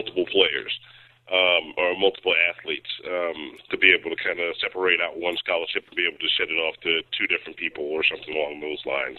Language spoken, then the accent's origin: English; La Plata, Maryland, United States; I went to school in La Plata, Maryland.